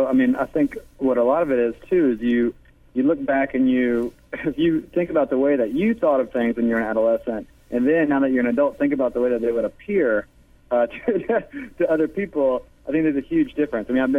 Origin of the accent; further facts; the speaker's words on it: Baton Rouge, Louisiana, United States; I'm from Baton Rouge, so from the very get-go when I first started it, you know, I felt like it was a place I was very familiar with.